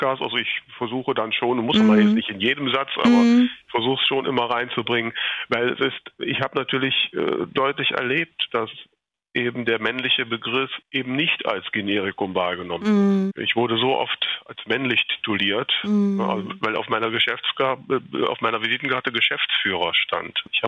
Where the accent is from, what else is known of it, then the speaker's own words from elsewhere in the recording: Grefrath, North Rhine-Westphalia, Germany; Es spielt in Grefrath, das ist mein Geburtsort, wo ich auch die ersten 30 Jahre meines Lebens verbracht habe.